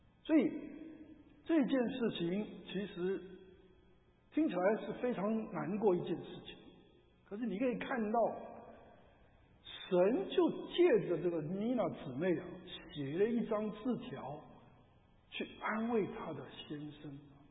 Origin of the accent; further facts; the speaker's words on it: China; now in United States; 我们去这个参加追思礼拜的时候，不但我们中国人，连那个美国人也一大堆。